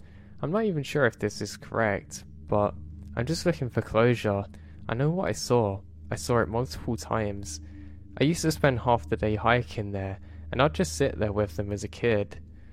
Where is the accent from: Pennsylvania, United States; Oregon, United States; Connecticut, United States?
Oregon, United States; also born or lived in Las Vegas, United States; Now, me growing up in Oregon, I love the rain. And for the past 10 years, we lived in Vegas